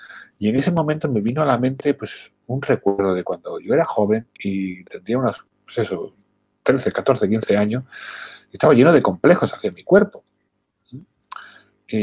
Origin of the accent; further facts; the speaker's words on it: Andalusia, Spain; Yo soy andaluz y en Andalucía, mi tierra, bueno, pues estamos continuamente riéndonos, ¿no?